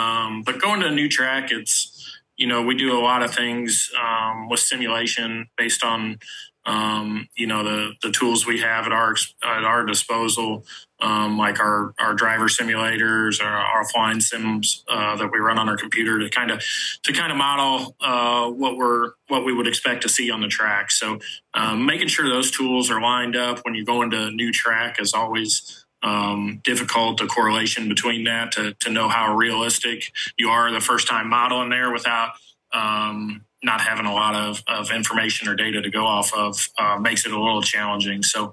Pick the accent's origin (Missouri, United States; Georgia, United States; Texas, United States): Missouri, United States; Fenton; Yes, sir. Born and raised in Fenton, Missouri. Lived there till about 1999.